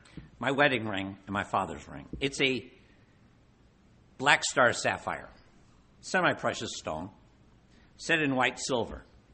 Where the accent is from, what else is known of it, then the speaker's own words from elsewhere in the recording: New York, United States; I came from New York, and I talk fast.